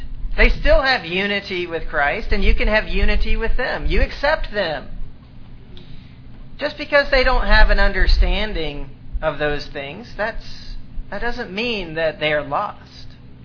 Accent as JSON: {"language": "English", "region": "Alabama", "country": "United States", "tie": "born or raised there", "said": "I grew up in Alabama, and the area where we were, there's lots of faithful congregations."}